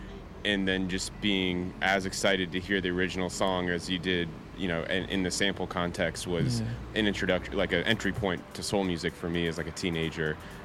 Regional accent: Holland, Michigan, United States; from Holland, Michigan.

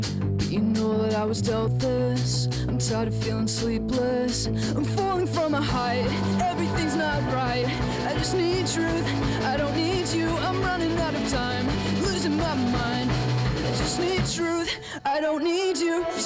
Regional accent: Nelson, New Zealand; now in Auckland, New Zealand; No, we're from Nelson actually, but we're sort of Auckland-based now.

